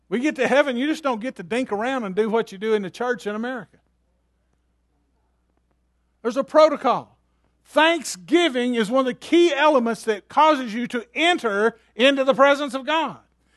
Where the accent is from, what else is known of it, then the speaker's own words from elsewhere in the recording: Alabama, United States; moved away; I moved from Alabama to New Jersey. If you've ever been raised, if you're raised in the Deep South, going up there is like a scary proposition.